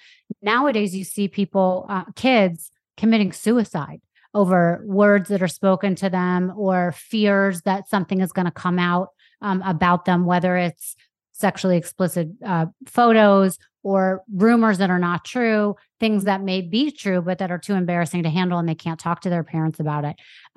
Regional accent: Manhattan, New York, United States; You know, when I was growing up in Manhattan, I went to an all-girls private school.

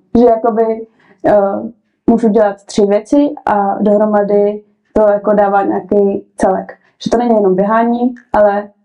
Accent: Česká Lípa, Liberec Region, Czechia; my, co jsme z Lípy, protože ona, jako, je to krásné město, ale zároveň je hrozně maličkatý.

